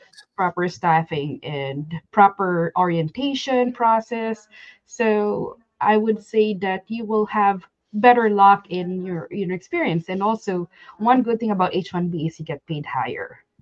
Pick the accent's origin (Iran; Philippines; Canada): Philippines; English is a second language; moved away as an adult; now in United States; we're Filipino, we're immigrant nurses. We come here, we do our best, and we try